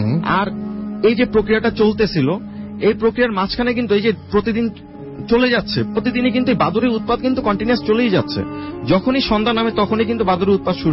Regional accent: Begumabad, Chittagong Division, Bangladesh; এই ঘটনাটা ঘটেছিল আমার নিজের গ্রামের বাড়িতে। আমার গ্রামের লোকেশনটা হচ্ছে কুমিল্লাতে, কুমিল্লা থেকে প্রায় 30 কিলোমিটার দূরে, কুমিল্লা সিটি থেকে প্রায় 30 কিলোমিটার ভিতরের দিকে একটা গ্রামে। গ্রামের নাম হচ্ছে বেগমাবাদ।

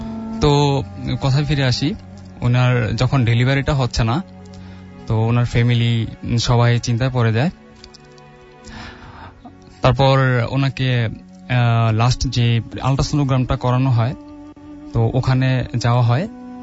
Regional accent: Pagla, Dhaka Division, Bangladesh; আমি নারায়ণগঞ্জ সদর উপজেলার পাগলা থেকে এসেছি।

